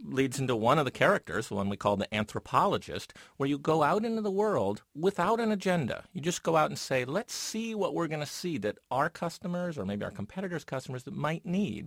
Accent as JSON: {"language": "English", "region": "Ohio", "country": "United States", "said": "You know, I'm from Ohio, and it's a very powerful Ohio-based company"}